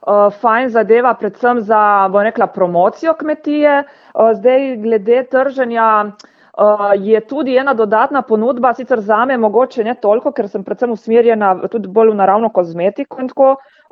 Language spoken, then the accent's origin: Slovenian; Ustje, Gorizia, Slovenia; nosilka dopolnilne dejavnosti na kmetiji. Prihajam iz Usti pri Ajdovščini.